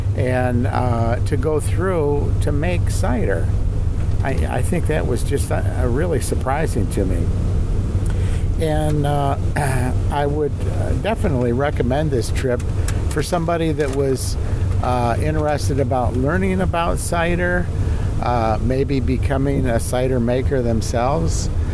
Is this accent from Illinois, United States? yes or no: no; Jamestown, New York, United States; from Jamestown, New York.